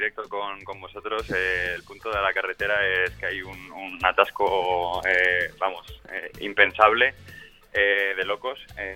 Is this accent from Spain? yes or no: yes; Alicante, Valencian Community, Spain; Yo soy alicantino